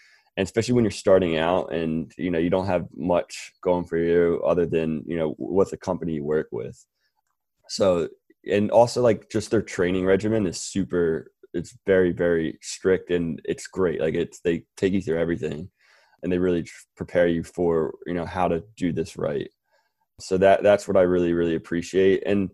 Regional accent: Philadelphia, Pennsylvania, United States; Cause he's also from the Northeast where I grew up in Philadelphia. He's from New York.

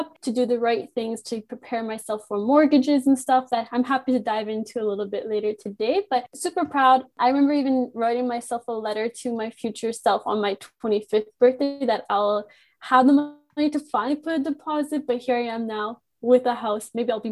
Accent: Canada; Me growing up in Canada, I have always had such a huge appreciation for my parents' work ethic.

